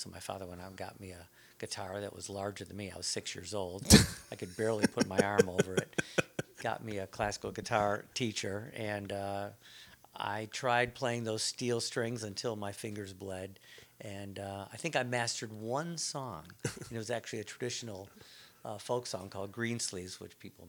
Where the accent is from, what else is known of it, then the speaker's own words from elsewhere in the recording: Michigan, United States; I grew up near Mumford High School, which I understand they just tore down.